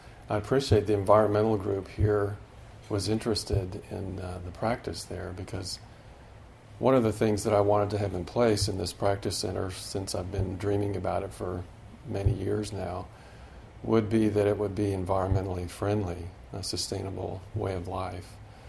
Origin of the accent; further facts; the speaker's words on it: College Station, Texas, United States; also born or lived in Austin; I grew up in College Station, which, you know, you all probably know College Station quite well.